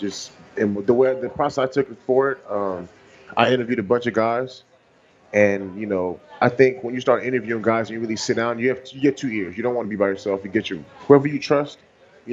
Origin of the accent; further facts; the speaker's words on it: Nigeria; I played it growing up in Nigeria, so I just know how difficult of a sport it is